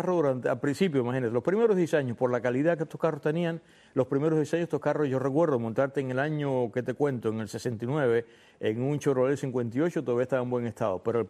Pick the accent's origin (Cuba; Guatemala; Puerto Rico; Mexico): Cuba; moved away; hasta el año 92, que fue cuando yo salí de Cuba.